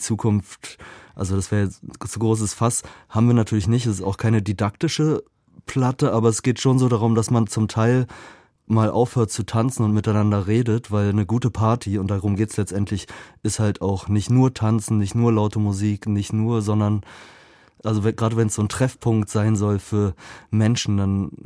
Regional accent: Berlin, Germany; Ich bin 79 geboren und in Schöneberg aufgewachsen und deswegen natürlich auch in so einer alternativen Bubble.

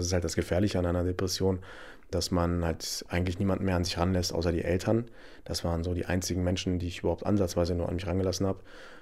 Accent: Hildesheim, Lower Saxony, Germany; ich komme ja aus Hildesheim

